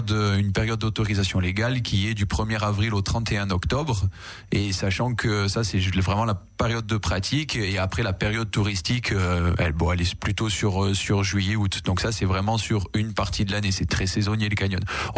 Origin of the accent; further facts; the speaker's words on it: Nice, Provence-Alpes-Côte d'Azur, France; Je suis niçois à la base et donc je connais bien le coin et j'ai toujours exercé ici.